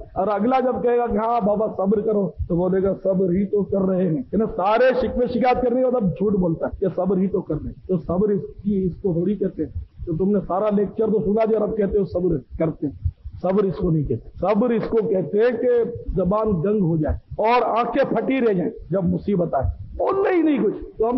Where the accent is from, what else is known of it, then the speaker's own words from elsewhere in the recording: Karachi, Sindh, Pakistan; born there; ہم لوگ ہندوستان سے آئے ہیں ہجرت کر کے, ہمارے ماں باپ ہم لوگ کو, میں تو یہیں پیدا ہوا کراچی میں